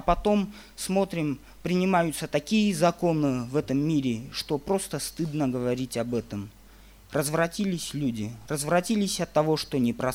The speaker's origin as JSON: {"language": "Russian", "country": "Armenia", "said": "Я работаю недалеко от столицы Армении, Еревана, я сам из Армении. И там такое место, там можно сказать, дачное такое место, красивое место."}